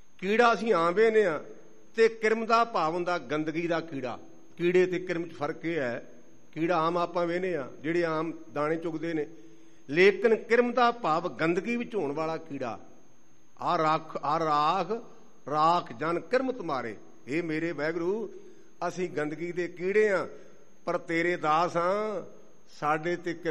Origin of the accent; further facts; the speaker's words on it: Punjab, India; ਮੇਰਾ ਪਿੰਡ ਉਸ ਇਲਾਕੇ ਦਾ, ਅਤੇ ਮੈਂ ਕੱਲ੍ਹ ਵੀ ਲੰਘਿਆ, ਅਤੇ ਜਦੋਂ ਲੰਘੀਦਾ ਨਾ ਅਤੇ ਪੂਲੇ ਪਿੰਡ ਵਾਲੇ ਪਾਸੇ ਨੂੰ ਆਪਣੇ ਆਪ ਹੀ ਸਿਰ ਝੁਕ ਜਾਂਦਾ